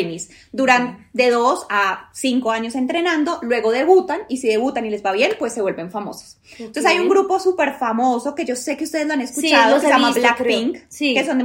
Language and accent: Spanish; Colombia; soy de Colombia y estoy estudiando coreano.